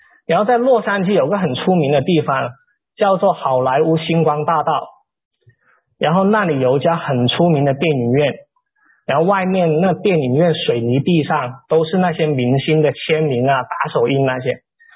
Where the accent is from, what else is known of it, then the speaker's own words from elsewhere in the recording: Guangdong, China; 然后我是广东人，吃两根薯条就上火了